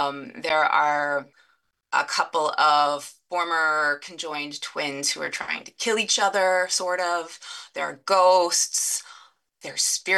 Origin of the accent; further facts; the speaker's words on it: Nickerson, Kansas, United States; I grew up in Kansas. I grew up in Nickerson, Kansas